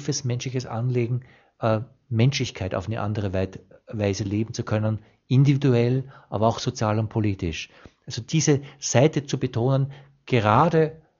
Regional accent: Austria; hat in mir als Österreicherin ein totales inneres Beben ausgelöst.

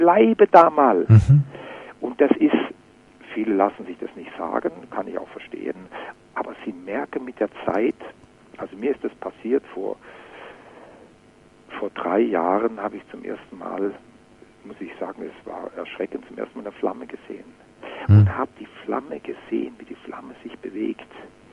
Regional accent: Baden-Württemberg, Germany; ich bin im Schwarzwald aufgewachsen

